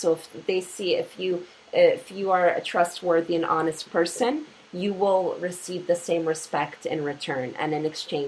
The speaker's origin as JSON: {"language": "English", "country": "Canada", "tie": "born there", "first_language": "Polish", "second_language": "English", "said": "as a person with a Polish background, I call myself Polish Canadian, because even though I was born here in Canada, I still have a Polish background. Both of my parents came to this country as immigrants. Polish was my first language"}